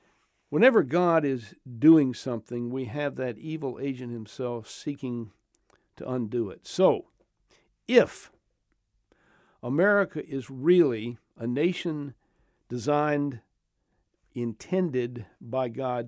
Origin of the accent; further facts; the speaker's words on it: Georgia, United States; what's wrong with Georgia? That's my home state. It's where I was born. That's our family state. I'm proud of it.